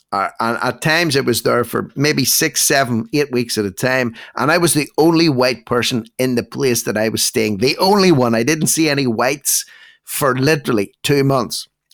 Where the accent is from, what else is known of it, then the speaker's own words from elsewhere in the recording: Ireland; I'm sorry to say this, speaking as an Irishman, I'm watching the real concentrated, concerted demolition of Ireland at this point in time.